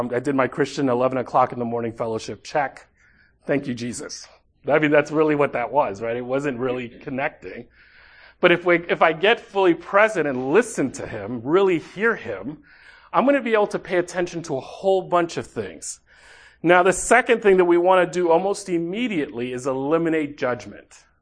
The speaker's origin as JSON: {"language": "English", "town": "Manhattan", "region": "New York", "country": "United States", "tie": "born or raised there", "accent": "Dominican", "said": "Except I was born in this country, so it would always be strange to them that I was raised in Manhattan but have a Dominican accent, right?"}